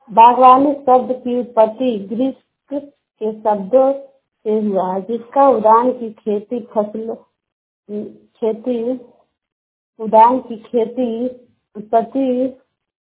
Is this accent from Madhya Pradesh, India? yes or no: no; Bihar, India; और मैं वाला नाटीगंज प्रखंड से हूँ और नवादा डिस्ट्रिक्ट से रहने वाली हूँ।